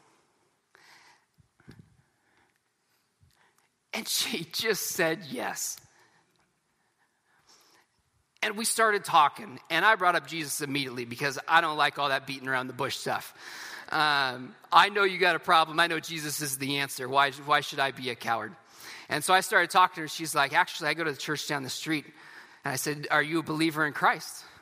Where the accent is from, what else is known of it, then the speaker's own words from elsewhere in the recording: California, United States; I was normally from Northern California. That's where I was born and raised, with great Mordecais around me.